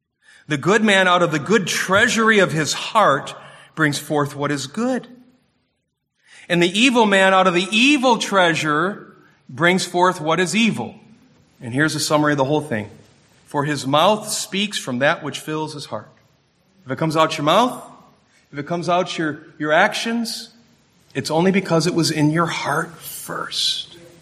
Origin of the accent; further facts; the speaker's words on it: Warren, Michigan, United States; When I was real young, living and growing up in Warren, Michigan, my mom and I would go on trips to Bangor, Michigan in the fall